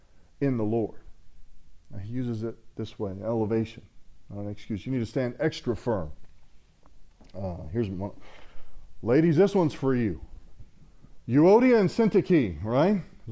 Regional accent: Texas, United States; if somebody were to write like a historical fiction novel about my life growing up in South Central Texas, it would be King of the Hill.

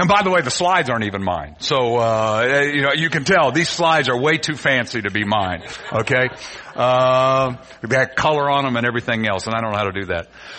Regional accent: Kentucky, United States; And I'm from Kentucky, and I see that, and it said pace.

